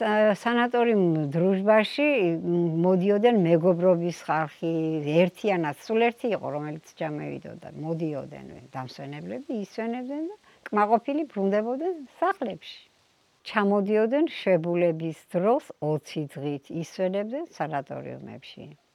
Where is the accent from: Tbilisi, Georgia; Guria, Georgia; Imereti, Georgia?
Imereti, Georgia; Tskaltubo; born there; დავიბადე სოფელ წყალტუბოში 1952 წელს.